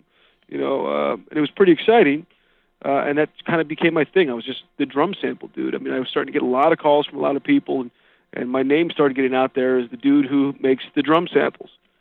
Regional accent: Westfield, New Jersey, United States; born or raised there

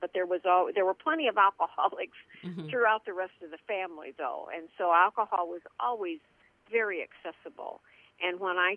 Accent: Lafayette, Indiana, United States; born there; I was born in Indiana, Lafayette, Indiana. And I was the third child in a family of four children

